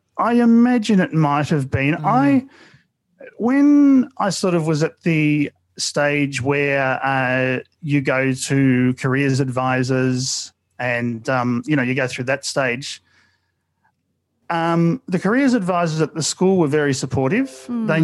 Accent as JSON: {"language": "English", "town": "Mulgrave", "region": "Victoria", "country": "Australia", "tie": "born or raised there", "said": "But so I grew up in Mulgrave."}